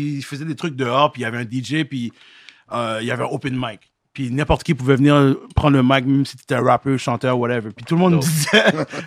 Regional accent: Haiti; Parce que, tu sais, en tant qu'haïtien, là, c'est impossible.

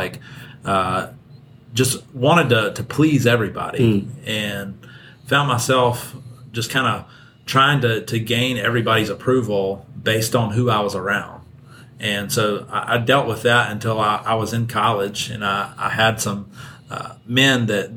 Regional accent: Senatobia, Mississippi, United States; So I grew up in Senatobia, Mississippi, up in North Mississippi. Spent 20 years of my life there.

